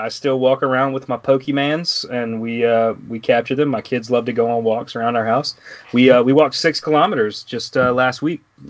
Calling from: South Carolina, United States; in South Carolina.

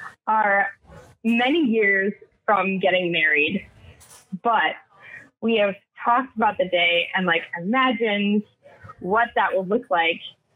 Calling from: La Crosse, Wisconsin, United States; I'm calling in from La Crosse.

